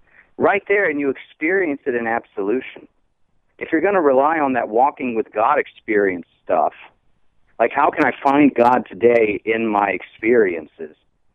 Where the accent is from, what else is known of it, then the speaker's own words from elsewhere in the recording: Georgia, United States; But I grew up in Georgia, and this is typical Southern Baptist ways